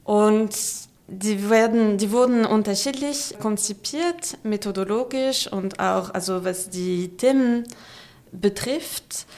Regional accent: France; German is a second language; und komme aus Frankreich, wie man es sicherlich hören kann.

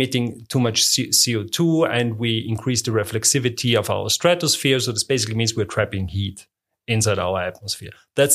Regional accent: Austria; growing up in Austria, I grew up by being served Hirn mit Ei and this kind of stuff.

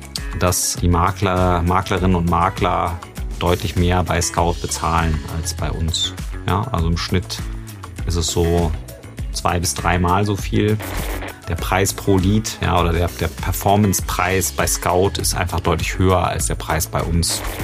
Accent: Düsseldorf, North Rhine-Westphalia, Germany; born there; now in Berlin, Germany; ich bin im Herzen, auch wenn ich jetzt seit Jahren in Berlin wohne, ich bin im Herzen Rheinländer. Wir haben ja auch gerade drüber gesprochen. Ich bin gebürtig aus Düsseldorf, im gleichen Stadtteil geboren, wo auch 1895 Fortuna Düsseldorf gegründet wurde.

